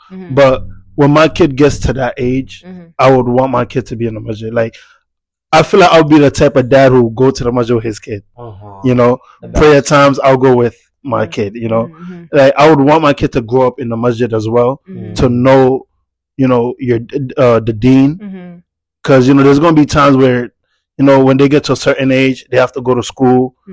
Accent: Gambia; I'm from Gambia. Alhamdulillah, born and raised here.

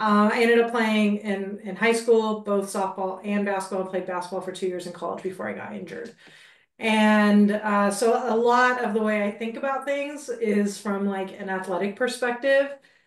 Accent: California, United States; So we live in Southern California. I was born in Southern California, stayed in Southern California.

